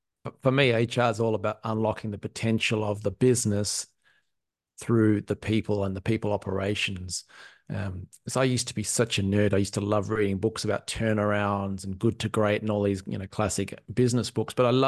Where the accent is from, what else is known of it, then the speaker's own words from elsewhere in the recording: Australia; now in Ireland; I'm an Aussie living in Ireland.